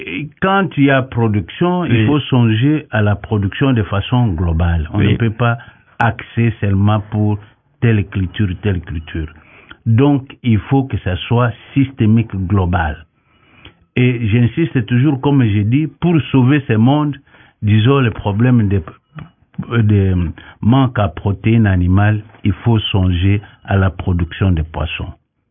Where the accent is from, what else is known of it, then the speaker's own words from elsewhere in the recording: Lomé, Maritime, Togo; Vous voulez aller, par exemple, chez moi à Lomé, là.